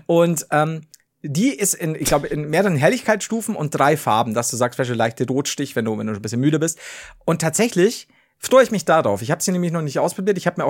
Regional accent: Bavaria, Germany; Leute, als Bayer hier also meine Warnung

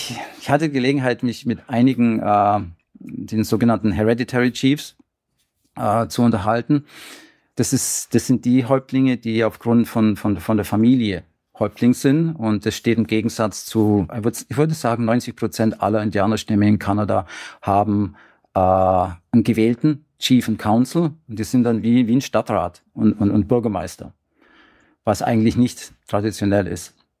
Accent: Germany; now in Canada

